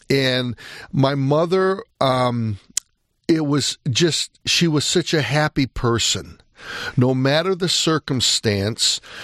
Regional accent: Flint, Michigan, United States; born there; Okay, I was born in Flint, Michigan. In 1949, Hurley Hospital.

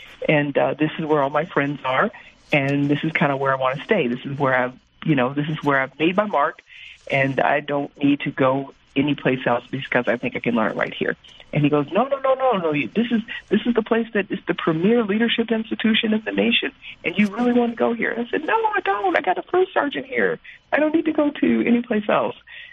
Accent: Detroit, Michigan, United States; You have to remember, I came from Detroit, a predominantly black community

